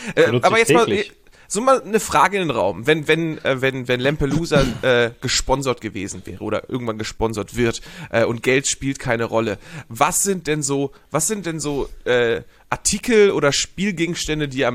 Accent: Hamburg, Germany; Als Hamburger Jung

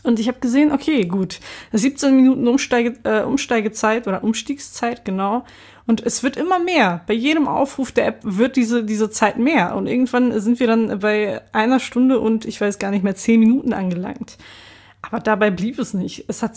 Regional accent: Hamburg, Germany

